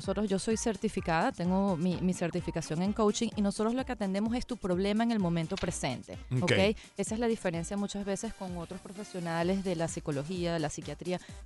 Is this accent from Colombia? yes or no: no; Sicily, Italy; Ah, siciliana.